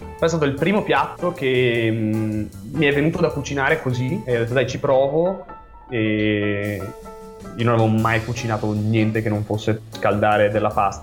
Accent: Veneto, Italy; in realtà sono cresciuto in provincia di Venezia.

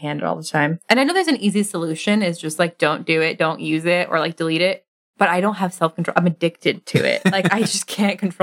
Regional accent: New York, United States; I grew up in outside of New York City. So there was pretty good cell phone service in my town.

